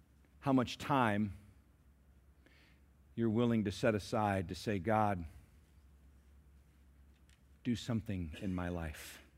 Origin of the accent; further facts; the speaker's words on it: England, United Kingdom; growing up in England afforded me so many wonderful opportunities.